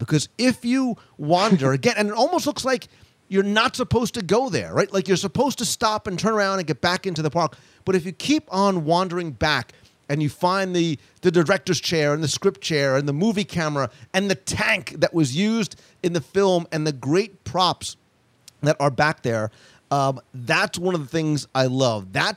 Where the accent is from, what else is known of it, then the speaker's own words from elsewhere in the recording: New Jersey, United States; And look, I'm Italian. I'm from New Jersey. It's hard to find a good Italian sausage sandwich.